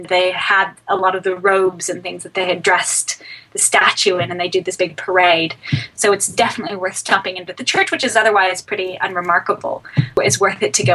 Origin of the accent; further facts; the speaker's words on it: Oklahoma, United States; And because of my background and because of where I'm from Oklahoma originally